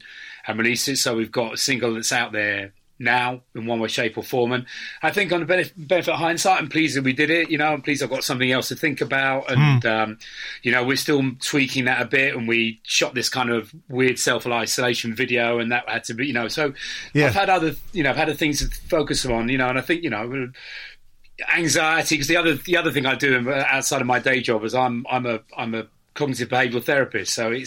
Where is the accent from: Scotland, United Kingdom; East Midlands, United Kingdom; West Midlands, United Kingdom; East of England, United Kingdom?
East of England, United Kingdom; Cambridge; I grew up in Cambridge.